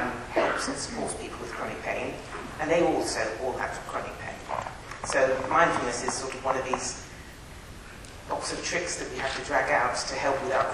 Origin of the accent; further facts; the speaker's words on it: New Milton, South East England, United Kingdom; Hello there. … I'm from the Milton New Forest area.